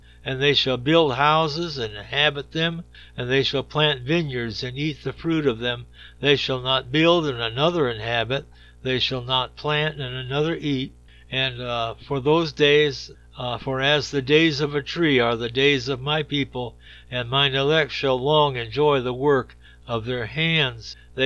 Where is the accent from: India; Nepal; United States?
United States; Detroit, Michigan; You know, as a youngster growing up in Detroit, we had a place that was nearby called Dearborn, Michigan